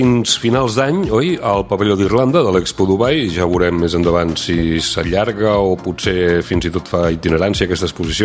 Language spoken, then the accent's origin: Catalan; Catalonia, Spain; nosaltres com a catalans